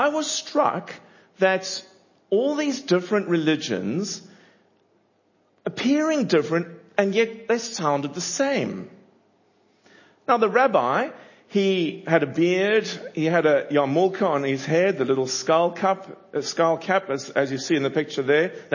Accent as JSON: {"language": "English", "town": "Cape Town", "region": "Western Cape", "country": "South Africa", "accent": "South African", "moved": "yes", "said": "if you're wondering what this funny accent is, it's a South African accent. I'm from Cape Town a long time ago now"}